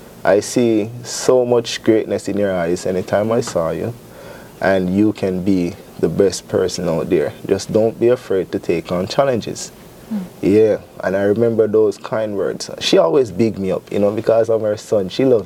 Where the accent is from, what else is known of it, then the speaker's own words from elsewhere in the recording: Jamaica; now in Syracuse, United States; First of all … I'm originally from Jamaica. And I moved to Syracuse in 2018 to stay with my uncles and wife.